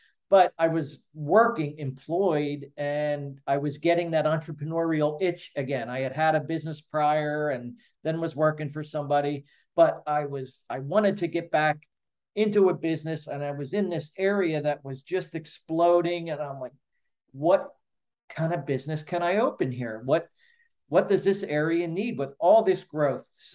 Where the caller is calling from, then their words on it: Naples, Florida, United States; And I'm calling from Naples, Florida.